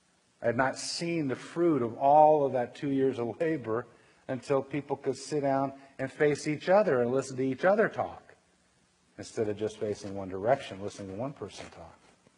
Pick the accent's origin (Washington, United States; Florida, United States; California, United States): California, United States; I'm a Californian. We don't do small.